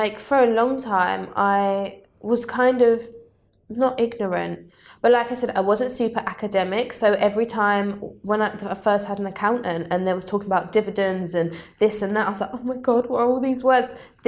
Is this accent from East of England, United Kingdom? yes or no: yes; Southend, East of England, United Kingdom; I grew up in Southend, so there's not a lot of money there.